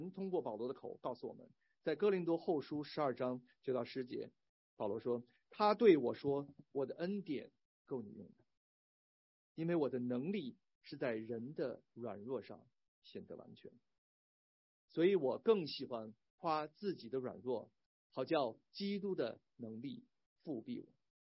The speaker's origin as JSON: {"language": "Chinese", "region": "Beijing", "country": "China", "tie": "born or raised there", "said": "想起来我是从小长大在北京啊"}